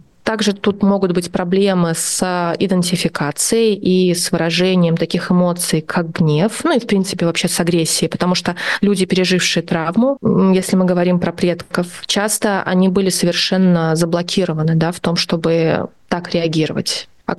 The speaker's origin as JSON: {"language": "Russian", "country": "Belarus", "said": "и я из Беларуси, у нас были свои тяжелые события"}